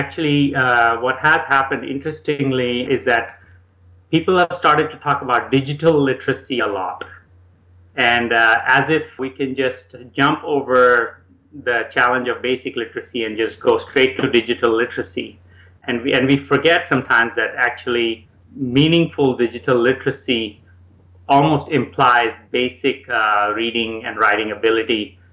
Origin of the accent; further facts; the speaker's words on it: Pondicherry, Puducherry, India; also born or lived in Nanded; Yeah, I was born in Nanded, Maharashtra state. But actually, I really grew up in Pondicherry in the south of Chennai.